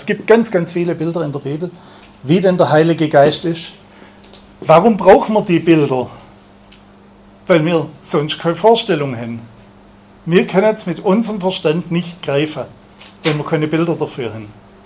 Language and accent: German; Baden-Württemberg, Germany; accent: Swabian; Also ich schwätze Schwäbisch mit ihm und er spricht mit mir auch Schwäbisch.